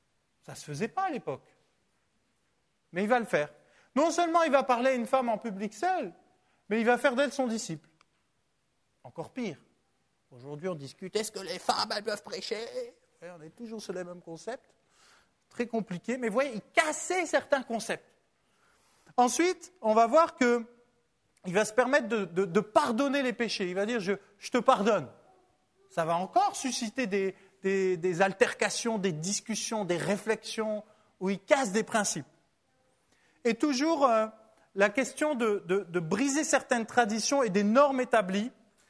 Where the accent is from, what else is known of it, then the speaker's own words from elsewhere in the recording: France; Moi, je suis d'origine d'Europe de l'Est. Hein, mais bon français, bien éduqué à l'école de France.